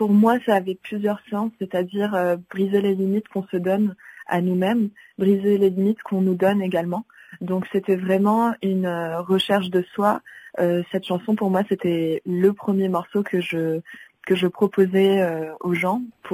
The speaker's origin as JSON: {"language": "French", "country": "United Arab Emirates", "tie": "born or raised there", "said": "J'ai grandi aux Émirats, je suis libanaise et j'ai eu une éducation française."}